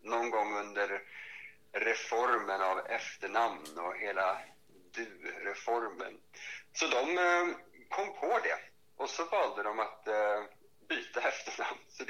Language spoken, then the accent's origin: Swedish; Lidingö, Stockholm County, Sweden; Jag är född på Lidingö faktiskt.